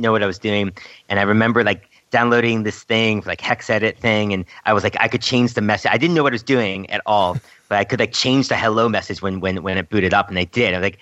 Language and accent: English; Northeast, United States; we had a bunch of ham radio clubs in the area growing up in the Northeast that were really good.